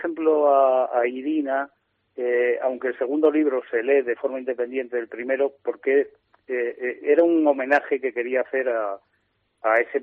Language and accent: Spanish; Castile and León, Spain; yo soy muy leonés y me gusta que se potencie lo nuestro y que la riqueza que se pueda crear quede en nuestra provincia